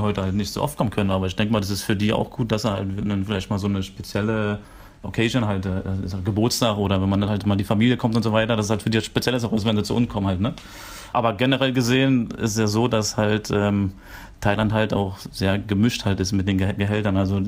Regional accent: Berlin, Germany; Wir natürlich als Berliner

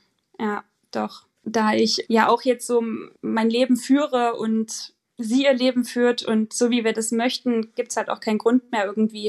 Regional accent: Germany; born there; Naja, also wir sind zwar beide in der DDR geboren, aber ich bin 87 geboren und habe davon nicht mehr so viel mitbekommen.

